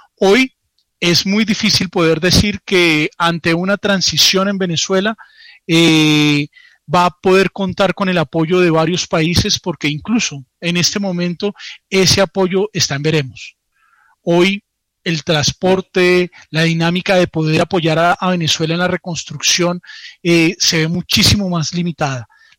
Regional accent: Colombia; Viéndolo como analista colombiano que le hace seguimiento al tema venezolano

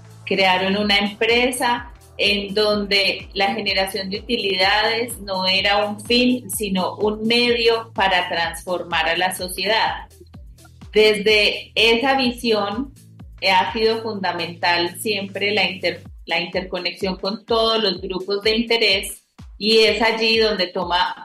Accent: Manizales, Caldas, Colombia; now in Pereira, Colombia; yo soy de Marizales, otra ciudad en la zona cafetera. Vivo en Pereira hace 9 años

